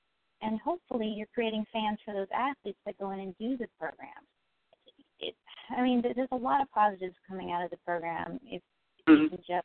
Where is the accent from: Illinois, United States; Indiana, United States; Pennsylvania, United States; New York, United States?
Indiana, United States; Kendallville; Well, we had this foundation in my hometown that kind of agreed to take me on if I moved back home, so I moved back home to Kendallville